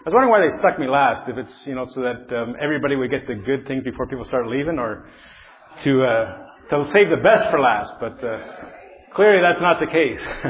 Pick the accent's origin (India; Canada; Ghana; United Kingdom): Canada; I'm Canadian, so I can get away with it.